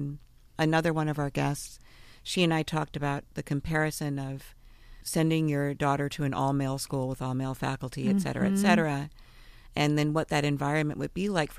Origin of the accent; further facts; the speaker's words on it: Oregon, United States; And parenthetically, I'm from Oregon.